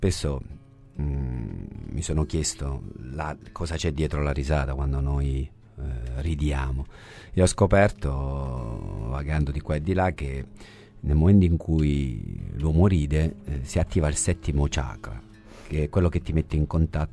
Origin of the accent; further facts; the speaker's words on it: Abruzzo, Italy; now in Bologna, Italy; sono abruzzese, sono trasferito a Bologna nel 90 e famiglia di contadini e venditori ambulanti